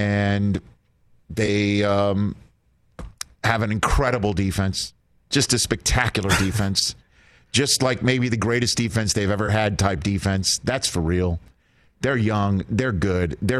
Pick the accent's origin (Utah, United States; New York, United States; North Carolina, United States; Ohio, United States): New York, United States; I love the organization, and I'm a New Yorker, and I'm prideful about it